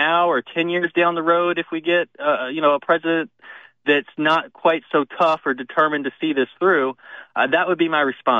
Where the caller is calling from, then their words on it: Oklahoma City, Oklahoma, United States; from Oklahoma City.